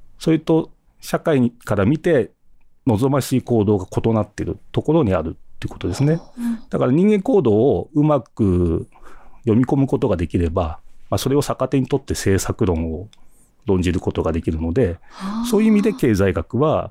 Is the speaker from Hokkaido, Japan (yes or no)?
no; Gunma, Japan; moved away as an adult; 出身は群馬県なので、はい、高崎も時々来て街中を歩っていたこともあったと思います。